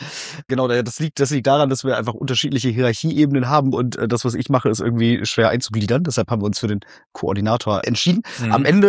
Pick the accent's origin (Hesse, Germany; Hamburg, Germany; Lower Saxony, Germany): Hamburg, Germany; born there; Geboren in Hamburg, aufgewachsen schwierig, weil in 4 verschiedenen Städten.